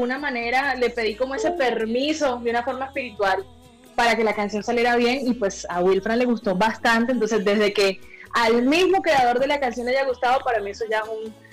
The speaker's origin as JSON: {"language": "Spanish", "town": "Barranquilla", "region": "Atlántico", "country": "Colombia", "tie": "born or raised there", "said": "me encanta saber de que estoy sonando en mi tierrita, en Barranquilla"}